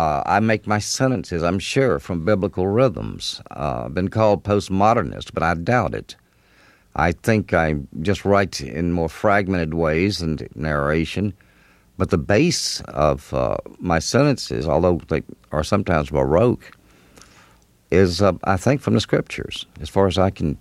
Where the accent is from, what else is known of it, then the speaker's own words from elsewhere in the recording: Clinton, Mississippi, United States; I grew up in Clinton, Mississippi, which is right outside the state capital in Jackson. But it was a distinct village, about 2,000 people, with a little college, a little Baptist college